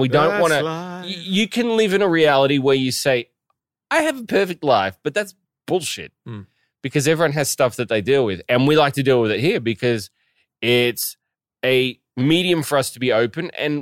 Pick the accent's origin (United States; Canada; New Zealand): New Zealand; born there; I was born in New Zealand, yeah.